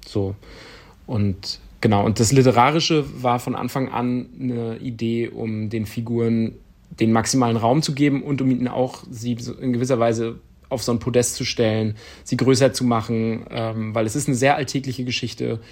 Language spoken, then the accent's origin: German; Rostock, Mecklenburg-Vorpommern, Germany; also ich bin in Rostock geboren, aufgewachsen. Nach der Wende allerdings, ich wohne auch jetzt noch in Rostock.